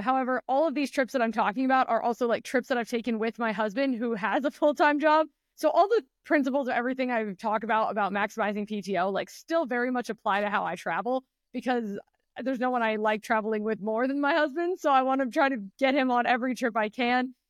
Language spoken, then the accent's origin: English; Austin, Texas, United States; now in Chicago, United States; Yeah, so I'm currently in Chicago, where I've been living for the past 5 years, but I'm originally from Austin, Texas.